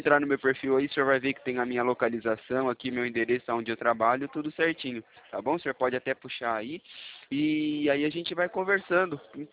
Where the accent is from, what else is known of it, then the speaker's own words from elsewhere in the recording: Atibaia, São Paulo, Brazil; Eu sou de Atibaia, interior de São Paulo, o senhor conhece?